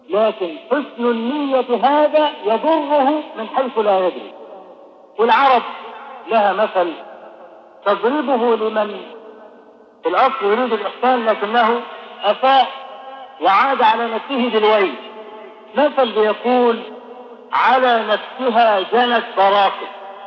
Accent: Egypt; ودرج عندنا في مصر هنا

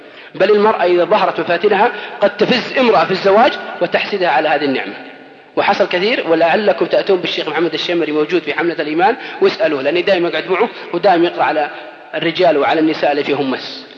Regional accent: Al-Qassim, Saudi Arabia; ولا يقعد عندنا في القصيم في البر إلى الساعة 11-12

